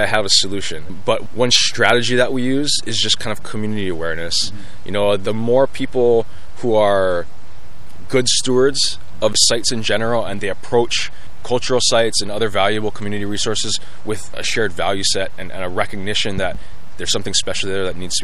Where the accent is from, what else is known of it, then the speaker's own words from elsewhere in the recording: Hawaii, United States; And so I'm from Oahu. That's not my site.